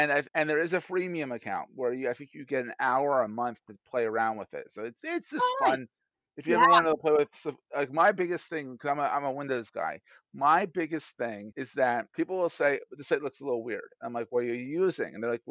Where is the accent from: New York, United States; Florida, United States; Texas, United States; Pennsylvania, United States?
Pennsylvania, United States; Philadelphia; Everyone's why I always hide my D's because I'm from Philadelphia.